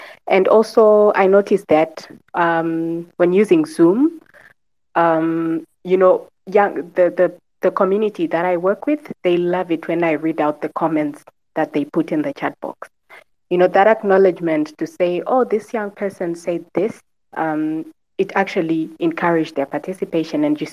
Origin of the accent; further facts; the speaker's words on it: Zimbabwe; and I'm from Zimbabwe.